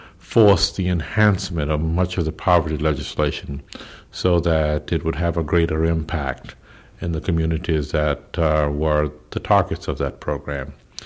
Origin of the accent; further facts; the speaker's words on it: Baton Rouge, Louisiana, United States; I'm from Louisiana. I was born in Baton Rouge and raised in Baton Rouge.